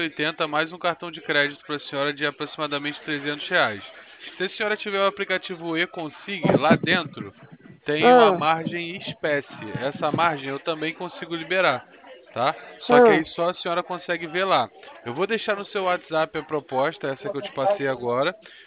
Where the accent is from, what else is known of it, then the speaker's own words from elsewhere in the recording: Rio de Janeiro, Brazil; Eu sou aqui do centro do Rio